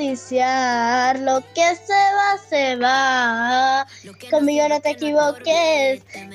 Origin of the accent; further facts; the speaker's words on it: Terrassa, Catalonia, Spain; de Tarrasa. Voy al colegio Liceo Gara y tengo 9 años.